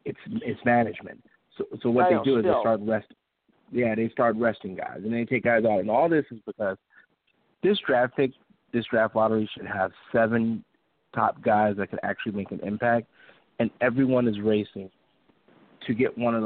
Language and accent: English; Phoenix, Arizona, United States; None more than my hometown team, the Phoenix Suns, with 44 losses.